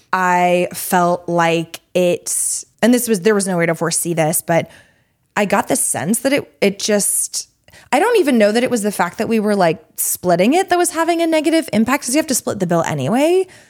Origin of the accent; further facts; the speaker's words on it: Florida, United States; where I grew up in Florida, a beer, a cocktail, a martini, was if you're going to imbibe.